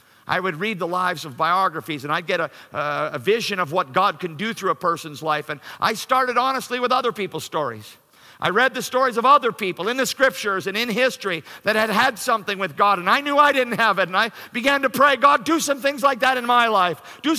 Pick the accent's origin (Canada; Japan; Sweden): Canada; And I'm from Canada, okay?